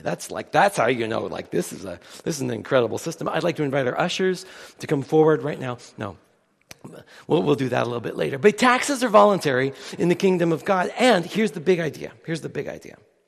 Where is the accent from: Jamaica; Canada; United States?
Canada; born there; I was born in Canada. My mom was born in Pasco, Washington, and was raised in Seattle. So I'm a U.S. citizen by virtue of my mom's U.S. citizenship